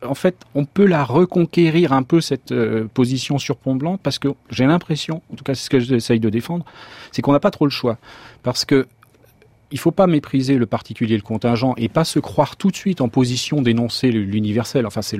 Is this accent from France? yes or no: yes; France; born there; je suis né en France, j'aurais pu naître ailleurs à telle époque.